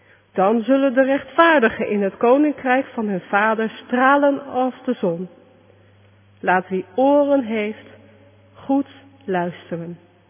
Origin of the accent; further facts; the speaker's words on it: Zutphen, Gelderland, Netherlands; Het is in Zutphen, waar ik vandaan kom, altijd in de zomer en in de lente aan de orde van de dag.